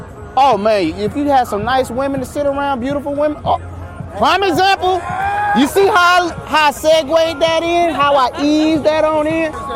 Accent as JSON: {"language": "English", "region": "North Carolina", "country": "United States", "said": "Oh, I'm from North Carolina."}